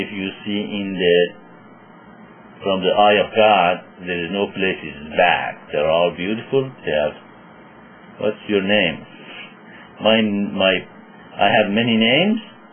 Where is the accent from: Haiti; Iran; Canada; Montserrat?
Iran; born there; English is a second language; You are pretty close where I was born. I was born in Iran, which is your neighbor.